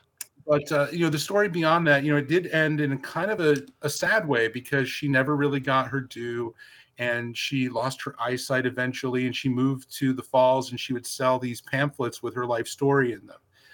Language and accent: English; Frankfort, New York, United States; born or raised there